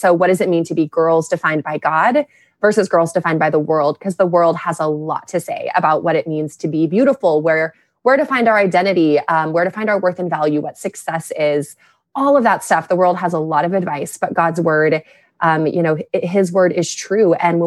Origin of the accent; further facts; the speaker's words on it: Texas, United States; So yeah, I am from Texas. And you know, people say everything's bigger in Texas.